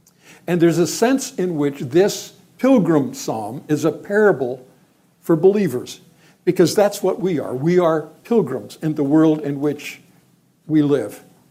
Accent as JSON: {"language": "English", "town": "Vancouver", "region": "British Columbia", "country": "Canada", "tie": "born or raised there", "said": "I grew up in Vancouver in Canada, and I think it is one of the most beautiful cities in the world."}